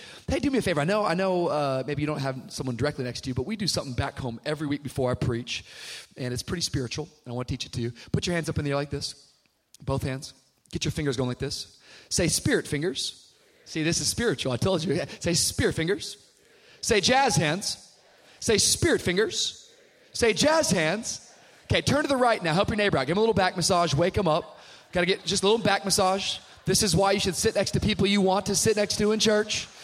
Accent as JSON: {"language": "English", "town": "Miami", "region": "Florida", "country": "United States", "said": "But I come from Miami, Florida, as maybe you heard this morning if you were here this morning."}